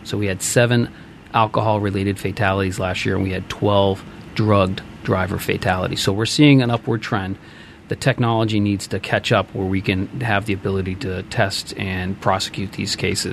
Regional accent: Boston, Massachusetts, United States; Well, I grew up in Boston also, so I learned how to drive.

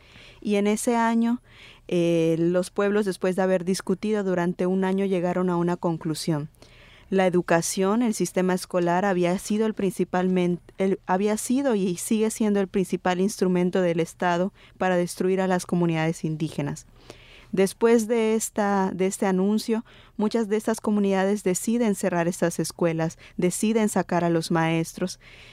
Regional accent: Sinanche, Yucatán, Mexico; now in Oaxaca, Mexico; como bien lo dijo Brenda. Yo soy maya de la península de Yucatán. Mi pueblo se llama Sinanche, pero actualmente estoy aprendiendo y colaborando con la Universidad de la Tierra en Oaxaca

